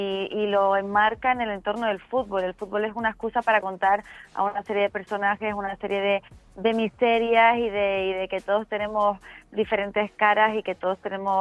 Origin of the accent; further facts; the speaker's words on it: Canary Islands, Spain; como buena canaria he crecido en el mar